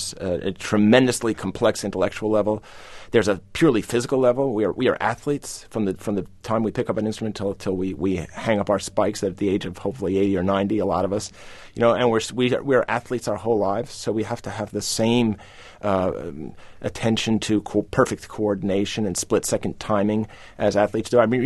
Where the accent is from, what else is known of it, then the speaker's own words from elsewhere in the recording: United States; As an American, as a patriot, as a fierce patriot, a fierce American nationalist, he represents everything I think is great about this country